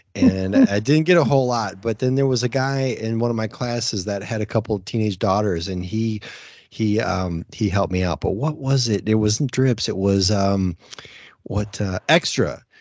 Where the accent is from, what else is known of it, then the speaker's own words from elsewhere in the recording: Michigan, United States; You know, when I was a kid growing up in Michigan, it seemed like it was always around 80 cents Canadian